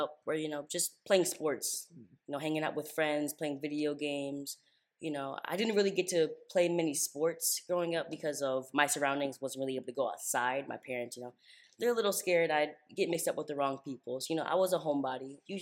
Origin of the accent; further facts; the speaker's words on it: Philadelphia, Pennsylvania, United States; moved away as an adult; You know, I was born in Philadelphia, raised there. I recently moved out here after living in Philadelphia for 11 years.